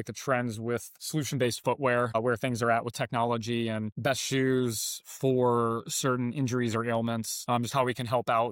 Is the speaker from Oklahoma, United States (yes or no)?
no; Dayton, Ohio, United States; now in Michigan, United States; So I'm originally from Dayton, Ohio. Despite the fact I've lived in Michigan for 22 years now